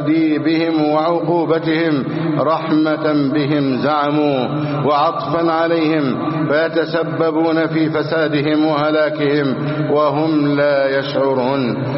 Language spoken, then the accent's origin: Arabic; Egypt; اللهم احفظ بلدنا مصر أمنا أمانا سخاء ورخاء وسائر بلاد المسلمين. اللهم احفظ ثغور مصر شرقا وغربا وشمالا وجنوبا.